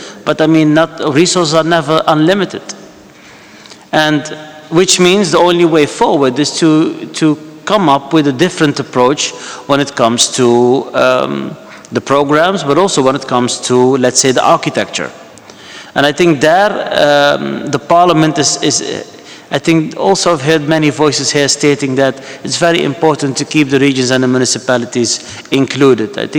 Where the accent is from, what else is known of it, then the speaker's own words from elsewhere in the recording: Netherlands; I'm from the Netherlands.